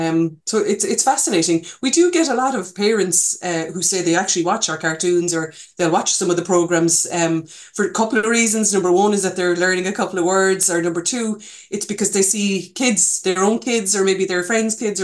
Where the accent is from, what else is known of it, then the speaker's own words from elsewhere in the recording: Munster, Ireland; I'm a fluent Irish speaker. I live in the Gaeltacht in Connemara. I'm originally from Corcoirne down in Kerry.